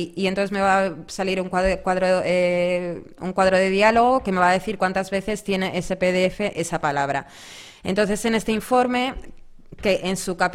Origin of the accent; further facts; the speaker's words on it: Spain; yo nazco y ya soy española, pero resulta que no, que mi padre es egipcio, entonces soy una segunda generación